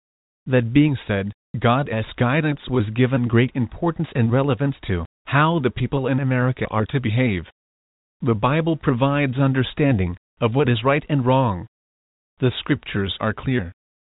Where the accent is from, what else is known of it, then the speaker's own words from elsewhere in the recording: Massachusetts, United States; in my home state of Massachusetts, the first state in the Union to approve gay marriage.